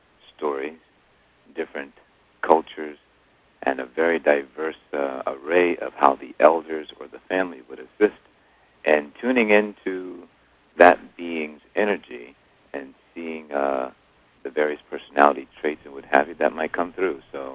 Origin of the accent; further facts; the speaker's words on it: Mashantucket, Connecticut, United States; I'm from a small portion of New England in Connecticut, near Mystic, Connecticut, called the Mashantucket Pequot Tribe.